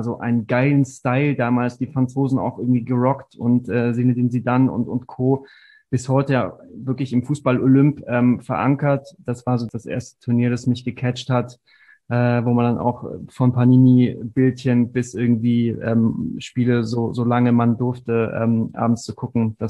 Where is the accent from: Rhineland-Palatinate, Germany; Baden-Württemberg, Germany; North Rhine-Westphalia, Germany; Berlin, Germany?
Baden-Württemberg, Germany; Stuttgart; Ich bin in Stuttgart geboren und aufgewachsen